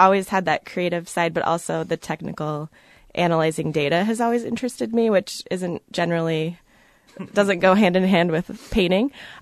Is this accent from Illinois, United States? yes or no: yes; Illinois, United States; now in Iowa, United States; No, I'm actually from Illinois. I've been here for about 4.5 years now.